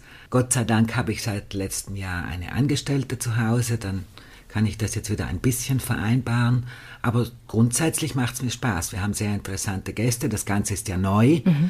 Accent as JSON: {"language": "German", "town": "Klausen", "region": "Trentino-Alto Adige", "country": "Italy", "tie": "born or raised there", "said": "Ich bin im Gasthof Klostersepp in Klausen aufgewachsen, musste schon als Kind mithelfen und bin jetzt sozusagen zu meinen Wurzeln zurückgekehrt."}